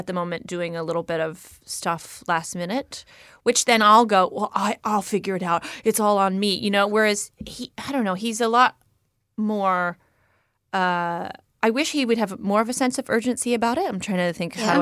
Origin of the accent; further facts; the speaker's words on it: California, United States; accent: trans-Pacific; now in Dunedin, New Zealand; I'm American. I am from San Francisco Bay Area, but I have now lived in Alta Ponte, Dunedin over half my life.